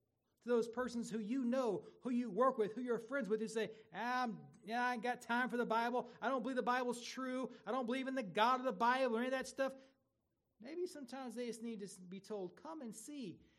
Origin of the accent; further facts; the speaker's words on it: Craigsville, United States; And I told that lady that I was from Craigsville, she was like, can anything good come from Craigsville?